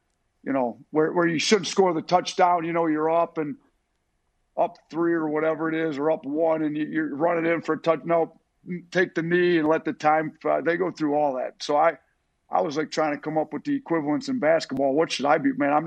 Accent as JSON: {"language": "English", "region": "Wisconsin", "country": "United States", "tie": "born or raised there", "said": "I grew up in Wisconsin."}